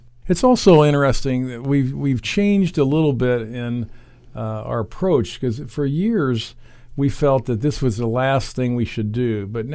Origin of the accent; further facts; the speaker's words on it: Indianapolis, Indiana, United States; now in Rushville, United States; I retired from the military as a colonel and moved back to Indianapolis, which was my hometown, and worked at Noblesville at Riverview for 20 years. Now I'm down here for hopefully a longer stint than that, maybe, in Rushville.